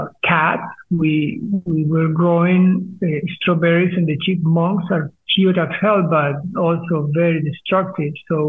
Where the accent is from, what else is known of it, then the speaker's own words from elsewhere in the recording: Colombia; English is a second language; I am from Colombia, so of course I need my tropical